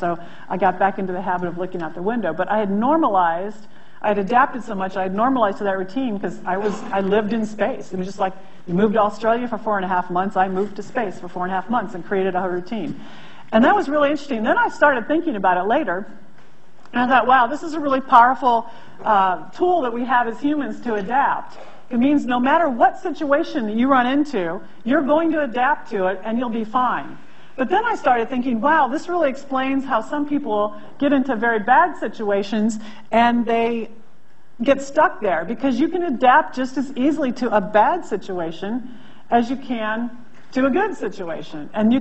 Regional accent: United States; I'm going to use imperial units, I apologize, I'm American

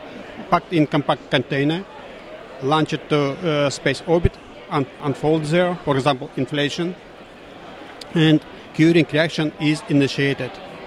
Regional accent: Russia; English is a second language; moved away as an adult; also born or lived in Sydney; I'm originally from Russia, but I spent 13 years in Sydney University as senior researcher.

